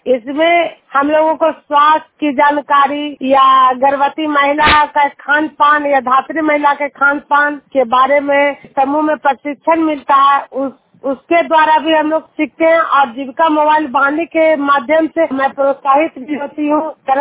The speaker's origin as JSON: {"language": "Hindi", "town": "Juniyar", "region": "Bihar", "country": "India", "said": "मैं नालंदा जिला हिलसा प्रखंड जुनियार गांव की निवासी हूँ"}